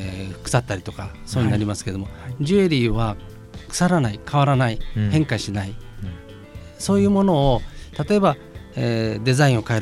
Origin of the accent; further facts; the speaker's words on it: Sendai, Miyagi, Japan; also born or lived in Tokyo; 小学校3年から仙台なんで、はい、もうほとんど仙台人です。